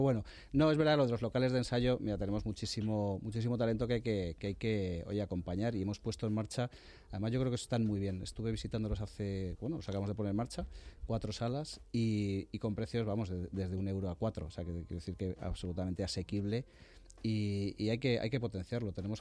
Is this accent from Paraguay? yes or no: no; Spain; Yo soy un enamorado de España, de mi país, lógicamente, como muchos, como la mayoría de los españoles